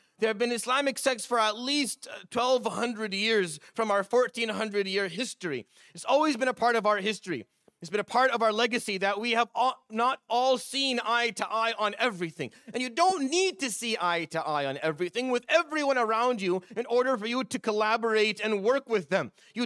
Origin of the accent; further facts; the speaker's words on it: Syria; I come from Syria. My country was ripped to shreds.